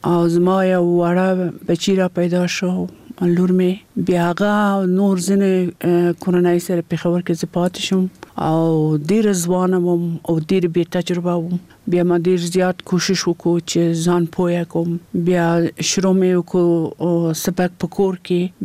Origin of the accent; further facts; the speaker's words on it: Kabul, Afghanistan; زه د کابل یم او په کابل ښار کې پیدا شوم او د دلته په کابل کې ما سبک ویلی ده.